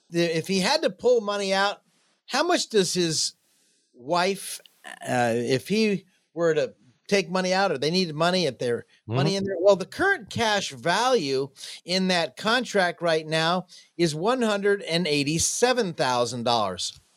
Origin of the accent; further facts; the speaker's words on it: Jacksonville, Florida, United States